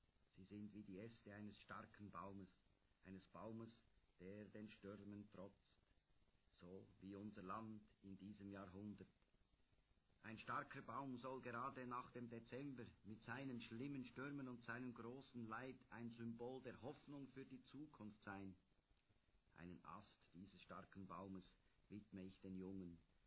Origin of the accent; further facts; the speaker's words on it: Kandersteg, Bern, Switzerland; Kandersteg ist meine Heimat. Hierher komme ich immer wieder gern zurück. In das Dorf meiner Eltern, in das Dorf meiner Jugend, zu meinen Wurzeln.